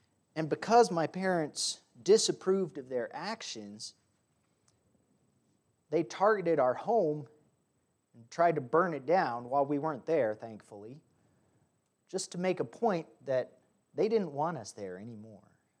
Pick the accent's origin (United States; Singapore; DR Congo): DR Congo; Some of you might know that I grew up in Africa. My parents were missionaries there for 16 years in Central Africa, the Congo, used to be known as Zaire.